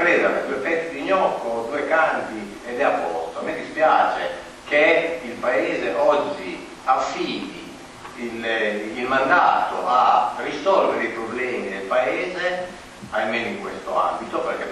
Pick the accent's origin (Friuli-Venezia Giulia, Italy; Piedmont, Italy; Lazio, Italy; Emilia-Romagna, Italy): Emilia-Romagna, Italy; Reggio Emilia; born there; io sono nato a Reggio, mi sono trasferito a Guinea 26 anni fa, quindi sono tanto non albinetano quanto lo sono.